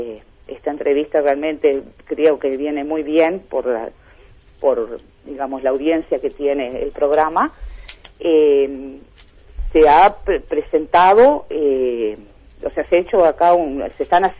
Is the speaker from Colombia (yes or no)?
no; Uruguay